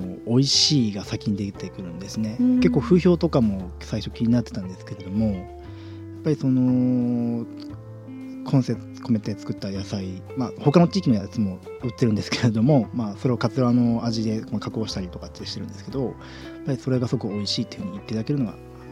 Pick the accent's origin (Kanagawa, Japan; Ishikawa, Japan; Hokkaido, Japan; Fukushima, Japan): Fukushima, Japan; Katsurao; 私は桂尾村の出身だと、